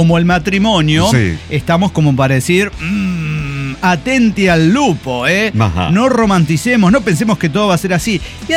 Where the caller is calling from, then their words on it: Toluca, State of Mexico, Mexico; Soy el ilusionado de Toluca y les quiero un vergo.